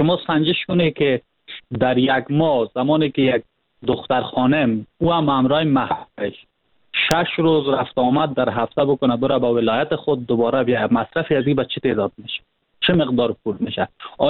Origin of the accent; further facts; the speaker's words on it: Panjshir, Afghanistan; ما خودم از پنجشیر هستم،